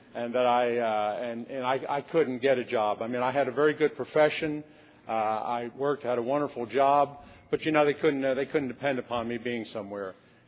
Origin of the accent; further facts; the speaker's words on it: New York City, New York, United States; I'm originally from New York City. I grew up seeing people, homeless people